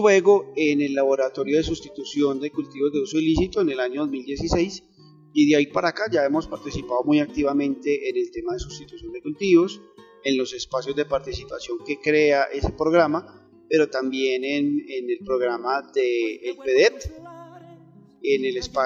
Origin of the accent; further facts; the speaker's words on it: Briseño, Antioquia, Colombia; una canción muy, muy especial que nos trae muchos recuerdos a los Briseñitas, de donde soy oriundo